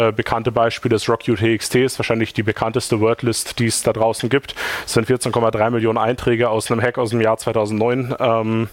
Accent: Regensburg, Bavaria, Germany; Und ich komme aus Regensburg.

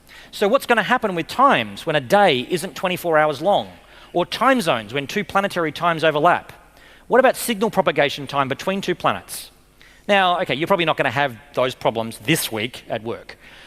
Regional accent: Australia; I am an Australian citizen who has lived in Australia my entire life

